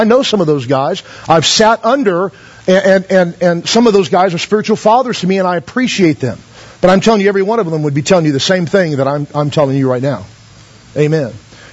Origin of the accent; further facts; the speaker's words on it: United States; Especially if you're an American minister, you go over there, and of course we're from America, so they think we're loaded.